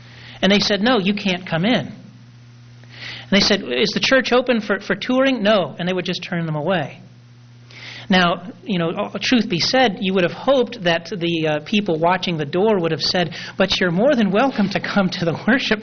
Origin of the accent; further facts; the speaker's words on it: United States; I'm an American.